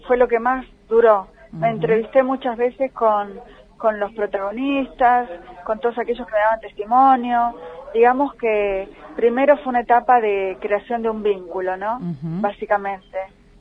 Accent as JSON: {"language": "Spanish", "region": "Buenos Aires", "country": "Argentina", "said": "quienes somos de Buenos Aires"}